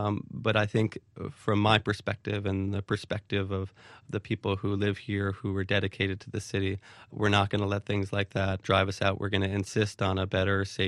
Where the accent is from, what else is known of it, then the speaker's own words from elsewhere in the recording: New York, United States; now in New Orleans, United States; I'm originally from New York, which has a sort of a dynamic and powerful business community.